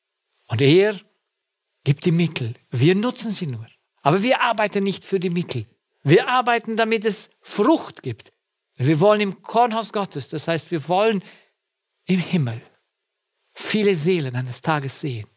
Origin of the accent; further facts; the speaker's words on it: Romania; Wenn ich denke zurück an meine Kindheit im Kommunismus, wenn dort die Gelder zentral alle in die Gemeinde gebracht worden wären